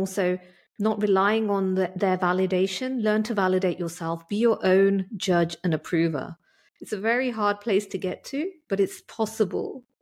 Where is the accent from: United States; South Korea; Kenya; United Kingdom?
United Kingdom; England; born there; I mean, obviously I live in England and I'm British. I was born here, but I have an Indian heritage.